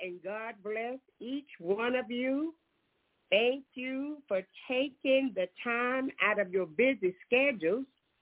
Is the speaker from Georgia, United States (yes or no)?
yes; Jonesboro, Georgia, United States; I am from Jonesboro, Georgia, and we also have a ministry in Anniston, Alabama.